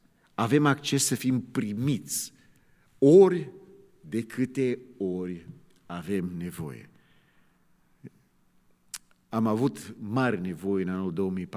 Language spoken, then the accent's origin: Romanian; United States; Când eram copil, în America, când se juca la sport